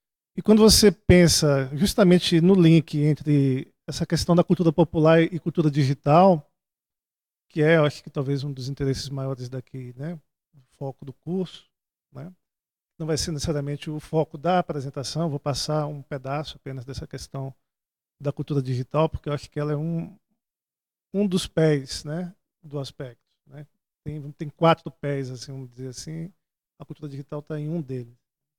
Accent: Brazil; A gente como brasileiro não entende, imagine.

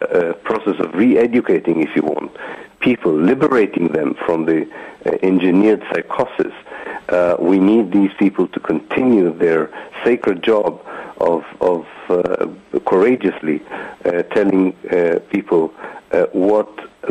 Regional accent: Israel; people who come from the same milieu in which I grew up in Israel

